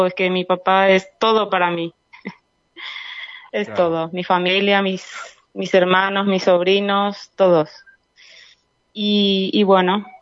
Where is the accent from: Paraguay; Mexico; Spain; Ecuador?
Paraguay; Santa María, Misiones; born there; Sí, yo nací en Santa María Misiones, sí.